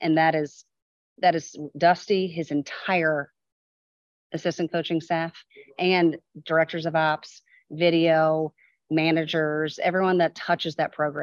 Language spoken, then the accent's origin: English; New Orleans, Louisiana, United States; I'm from New Orleans, so it's pretty stoic and representative of New Orleans.